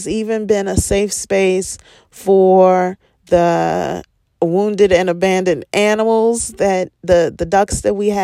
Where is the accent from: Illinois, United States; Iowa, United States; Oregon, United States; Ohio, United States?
Illinois, United States; Chicago; now in Gary, United States; My family is in Gary. I'm not from Gary, Indiana. My husband is not from Gary, Indiana. I'm from Chicago. My husband is from a suburb of Chicago. And we decided to move to Gary because it was cheap.